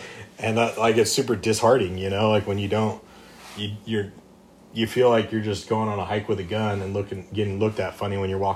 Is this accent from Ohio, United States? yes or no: no; California, United States; Because I grew up here in California. So, like, what you're talking about, how, like, it's, like, almost frowned upon. That's the whole mentality that I grew up around.